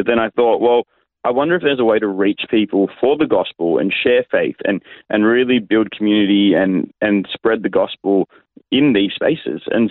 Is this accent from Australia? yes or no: yes; Sydney, New South Wales, Australia; Like you said, I was born here in Sydney. I was raised here as well, Southwest Sydney to be more specific.